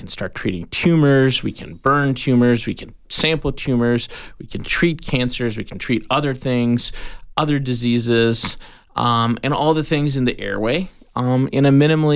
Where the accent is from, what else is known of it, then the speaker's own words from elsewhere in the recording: Ohio, United States; So I went to med school in Cincinnati, Ohio. I grew up in Ohio.